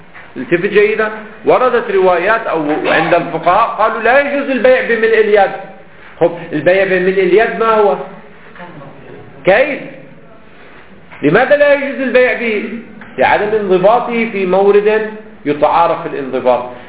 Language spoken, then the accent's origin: Arabic; Lebanon; اي عندنا في لبنان يقال له السكس ويل